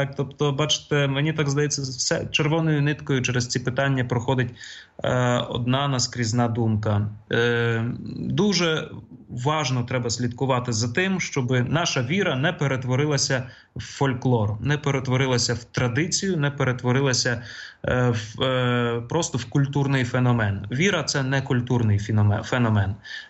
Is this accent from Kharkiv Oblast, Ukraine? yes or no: yes; Kharkiv, Kharkiv Oblast, Ukraine; born there; я народився в Харкові, в римокатолицькій родині, мішаній римокатолицькій православній, скажімо так, але був вихований в римокатолицькій вірі.